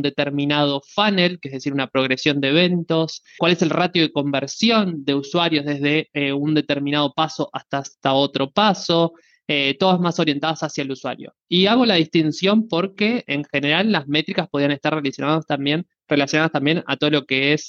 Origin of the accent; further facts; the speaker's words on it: Buenos Aires, Argentina; soy uno de los founders de Product Minds. Soy argentino, de Buenos Aires, soy ingeniero en sistemas de información.